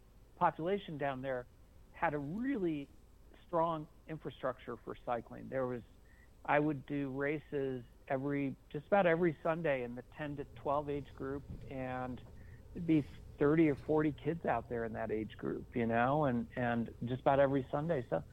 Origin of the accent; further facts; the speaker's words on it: Florida, United States; Yeah, I was really fortunate because I grew up in South Florida